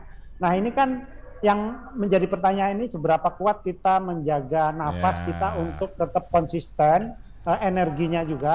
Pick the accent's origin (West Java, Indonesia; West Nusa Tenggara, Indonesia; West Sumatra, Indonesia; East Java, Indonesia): East Java, Indonesia; Kalau di Jawa Timur, kampung saya, apa yang dikatakan kiai itu ya udah pasti didengar, akan dilakukan.